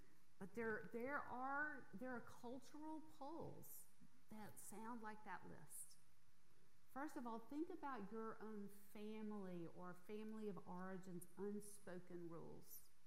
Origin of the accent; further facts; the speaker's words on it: Yazoo City, Mississippi, United States; Look, I grew up in Yazoo City. There is a culture that I bring with me I love.